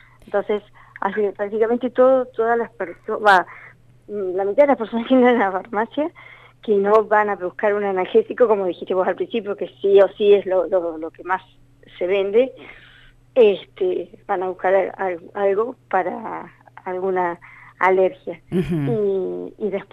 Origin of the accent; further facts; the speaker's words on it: Neuquén, Argentina; acá en Neuquén, de todas maneras yo soy de Neuquén